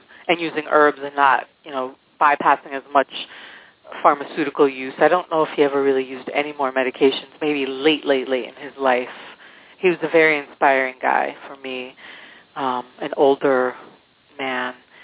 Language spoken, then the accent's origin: English; New York City, New York, United States; I was raised in New York City. I was raised downtown in the avant-garde section of New York City called the East Village through 60s and 70s and 80s